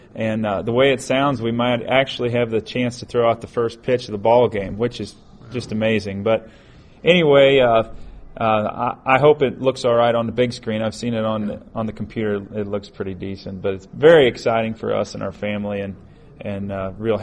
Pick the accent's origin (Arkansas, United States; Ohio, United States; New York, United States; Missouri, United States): Missouri, United States; Marthasville; I'm from Marthasville, Missouri.